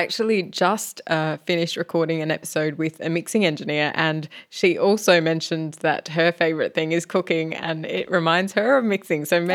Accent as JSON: {"language": "English", "country": "Denmark", "said": "I'm from Denmark"}